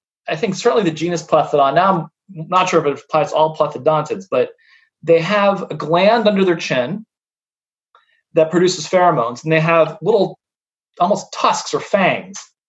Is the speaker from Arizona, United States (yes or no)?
no; Ohio, United States; I grew up in Central Ohio, but my family my family's from Philadelphia, so we come to visit.